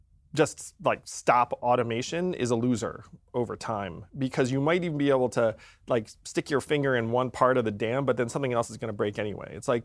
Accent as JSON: {"language": "English", "region": "New York", "country": "United States", "tie": "born there", "said": "I was born in upstate New York. My parents are immigrants from Taiwan."}